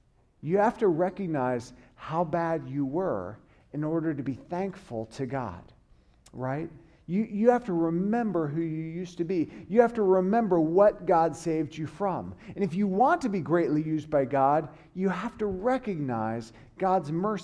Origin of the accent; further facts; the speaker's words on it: the South, United States; I grew up in the South. I grew up going to church.